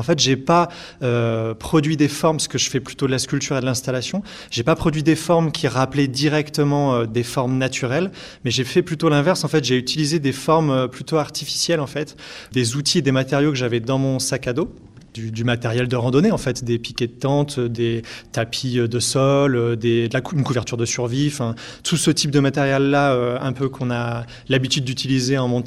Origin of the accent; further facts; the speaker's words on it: Grenoble, Auvergne-Rhône-Alpes, France; je suis originaire de Grenoble, en fait, donc j'ai pas mal évolué en région Rhône-Alpes et pas mal évolué autour de la montagne et depuis longtemps.